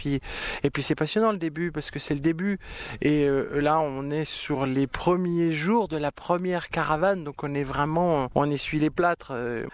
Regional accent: Al Hoceima, Tanger-Tetouan-Al Hoceima, Morocco; also born or lived in Tangier; Je suis né au Maroc, il y a un paquet d'années déjà, en 65. Et je suis né à Al-Hoceima, dans le nord, donc je suis riffin. Et j'ai passé 7 ans à Al-Hoceima et j'ai passé ensuite 7 ans à Tanger.

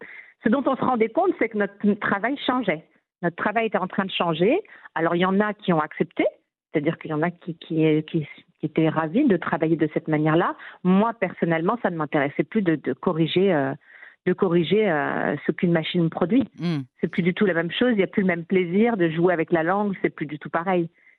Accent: Paris, Île-de-France, France; J'ai grandi à Paris jusqu'à mes 20 ans.

